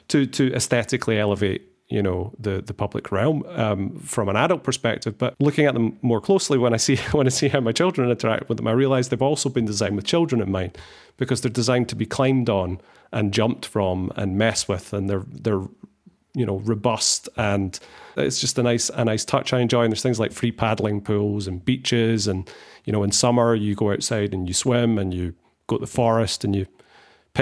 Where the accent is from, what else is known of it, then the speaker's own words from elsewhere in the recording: Scotland, United Kingdom; also born or lived in Glasgow; Yeah, there's no getting away from it. Again, I mean, I'm Scottish.